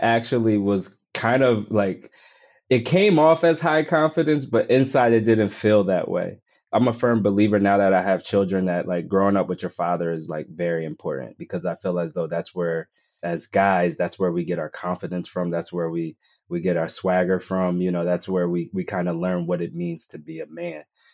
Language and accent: English; Wilmington, Delaware, United States; now in Los Angeles, United States; So I'm from Wilmington, Delaware. I'm not an LA guy. Like you were saying, my wife kind of brought me to LA. The story starts in Wilmington. I was raised by my mom.